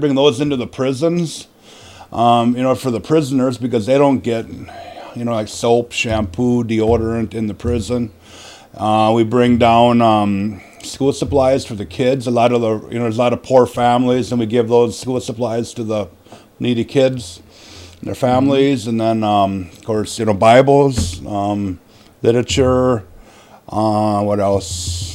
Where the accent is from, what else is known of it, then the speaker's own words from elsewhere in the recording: Madison, United States; Okay, well, I grew up in Madison, graduated in 1988 from Madison High School